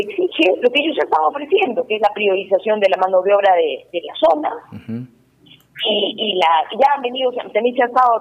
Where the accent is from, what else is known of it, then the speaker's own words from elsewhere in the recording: Arequipa, Peru; tenemos la obligación como arequipeños de apoyarlo